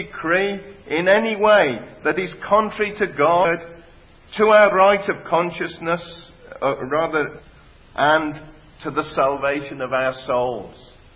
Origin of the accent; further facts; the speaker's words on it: West Midlands, United Kingdom; probably picked up from my accent, I come from the West Midlands